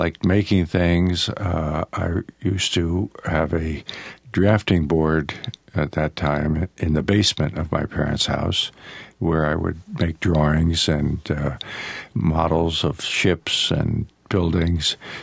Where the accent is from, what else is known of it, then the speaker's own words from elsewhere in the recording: New Jersey, United States; The house which I grew up in New Jersey was sort of a typical pseudo-colonial house that seemed like every other house on the street.